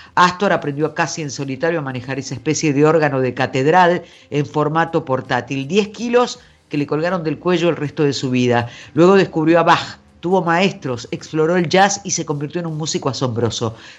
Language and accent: Spanish; Argentina; Qué duros que somos los argentinos con nuestra gente